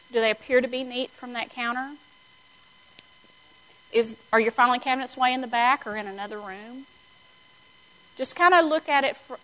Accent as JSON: {"language": "English", "region": "Gulf Coast", "country": "United States", "said": "which I'm from the Gulf Coast, in case y'all didn't know that, where we teach our kids at like age one, hunker down."}